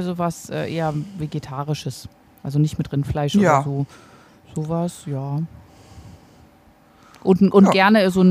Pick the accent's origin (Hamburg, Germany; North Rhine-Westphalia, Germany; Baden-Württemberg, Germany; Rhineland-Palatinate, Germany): North Rhine-Westphalia, Germany; ich komme aus dem Sauerland